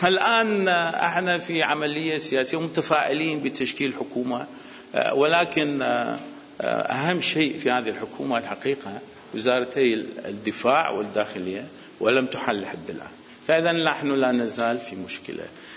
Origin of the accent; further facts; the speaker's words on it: Iraq; وانا كعراقي